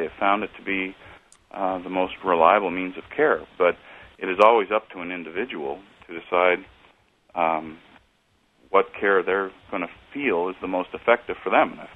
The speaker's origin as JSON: {"language": "English", "town": "Fort Collins", "region": "Colorado", "country": "United States", "tie": "born or raised there", "said": "Yes, I grew up in Fort Collins, Colorado."}